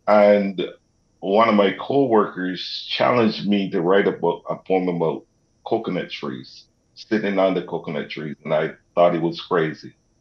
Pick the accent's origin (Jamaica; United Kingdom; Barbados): Barbados; And when we come from Barbados, it's one mentality. Up here is a different mentality.